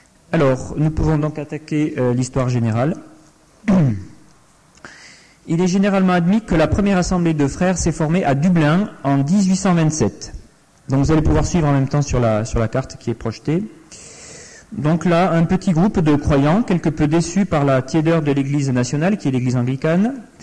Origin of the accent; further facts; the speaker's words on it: Nouvelle-Aquitaine, France; dans le Béarn, d'où je suis originaire